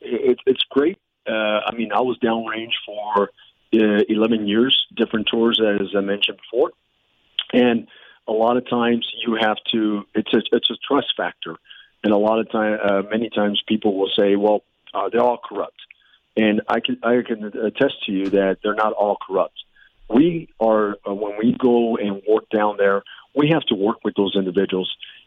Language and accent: English; Texas, United States; I'm a big steak lover. I'm from West Texas.